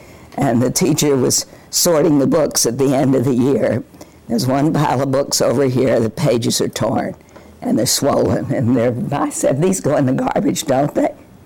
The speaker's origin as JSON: {"language": "English", "town": "Miami", "region": "Florida", "country": "United States", "tie": "born or raised there", "also_born_or_lived": "Baltimore", "said": "I was born in Baltimore, but I've lived in Miami so long that I was brought down here. I was really little. I don't remember anywhere else."}